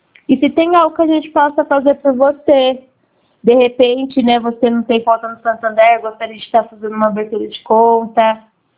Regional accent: Bauru, São Paulo, Brazil; sou também daqui de Bauru também.

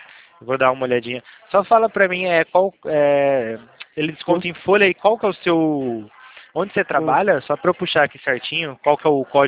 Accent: São Paulo, Brazil; Eu sou aqui de São Paulo

